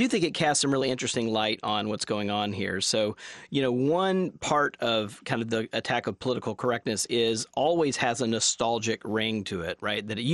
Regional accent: Mississippi, United States; also born or lived in Atlanta, United States; Well, I'm from Mississippi. I did my graduate work at Emory University, and actually my 1996 moment was actually moving to Atlanta to start my graduate program there.

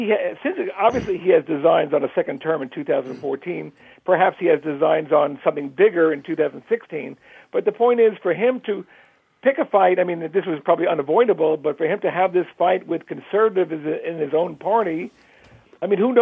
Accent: Bronx, New York, United States; I didn't grow up in Kentucky. I grew up near Kentucky in the Bronx.

